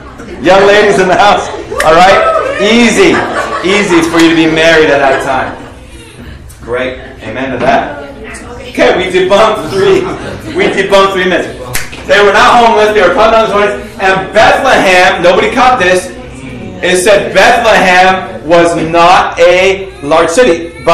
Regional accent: England, United Kingdom; It's weird the way English people were. And we're English. We're British.

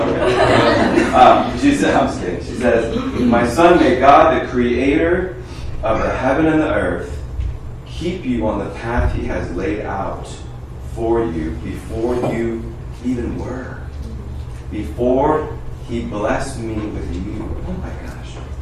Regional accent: United States; Okay, I'm American, all right? So when people say that offends me. But I'm also Chinese

